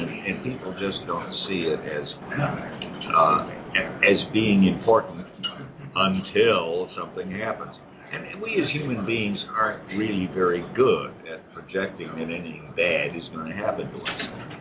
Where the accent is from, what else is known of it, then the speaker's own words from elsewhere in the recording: Washington, United States; I'm from Washington State, which has Puget Sound and a coastline